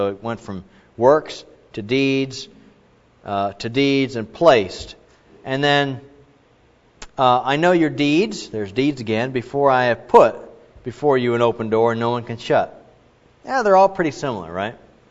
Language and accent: English; Ohio, United States; now in Texas, United States; I grew up in Ohio, moved to Texas, and I noticed that it seemed like we lived in East Texas for the first part of our journey here